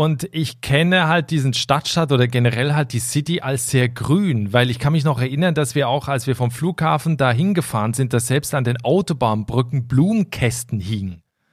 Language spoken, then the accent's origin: German; Switzerland; Und auf der 1 nach wie vor mein Heimatland, die Schweiz.